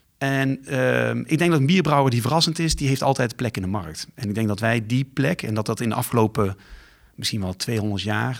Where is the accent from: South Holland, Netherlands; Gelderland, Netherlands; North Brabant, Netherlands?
North Brabant, Netherlands; Lieshout; En ik vind het altijd fijn om te kunnen zeggen dat we uit Lieshout komen. En dat we dan kunnen vertellen dat het een verdomd mooi dorpje is.